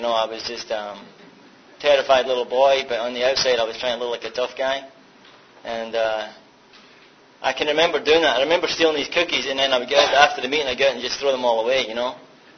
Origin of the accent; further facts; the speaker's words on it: Scotland, United Kingdom; Yeah, I'm from Scotland, if you can't tell by now. Don't tell me, don't ask me if I'm from England, or don't mistake it from England.